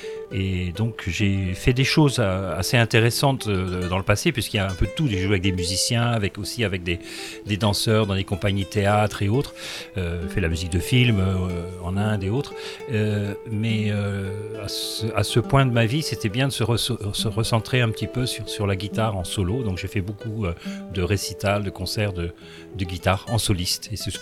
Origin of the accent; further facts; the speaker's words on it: Alençon, Normandy, France; born there; moved away; je suis français, je suis né à Alençon et je suis français, je suis la première on va dire génération née en France puisque mes parents aussi bien mon père que ma mère viennent de l'Andalousie, du sud de l'Espagne.